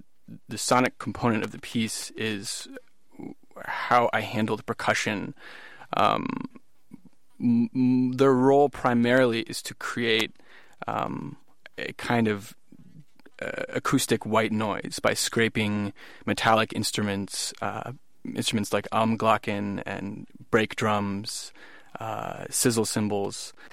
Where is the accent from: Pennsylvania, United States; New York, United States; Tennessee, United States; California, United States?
California, United States; Berkeley; I obviously grew up next to the bay. I grew up in Berkeley, and it's always been an incredibly important thing.